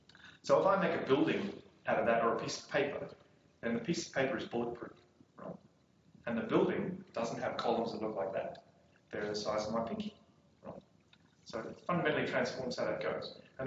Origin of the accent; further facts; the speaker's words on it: Australia; also born or lived in South Africa / United Kingdom; now in Sydney, Australia; I live in Sydney. And I am Australian a long time ago. And I've lived in South Africa and the UK and a whole bunch of other places in my career.